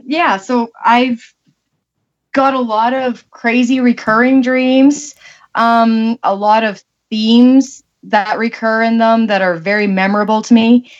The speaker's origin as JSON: {"language": "English", "region": "Saskatchewan", "country": "Canada", "said": "I'm from Canada."}